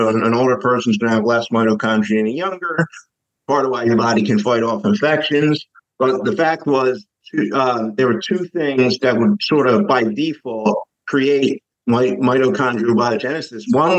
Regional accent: Philadelphia, Pennsylvania, United States; now in Chicago, United States; I'm originally from Philadelphia, as a lot of listeners already know.

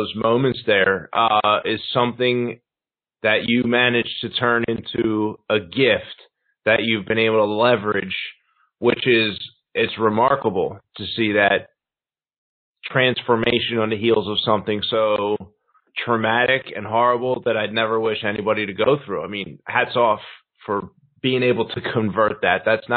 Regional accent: Philadelphia, Pennsylvania, United States; now in Chicago, United States; Yeah, so I'm from Philadelphia. Now I live in Chicago.

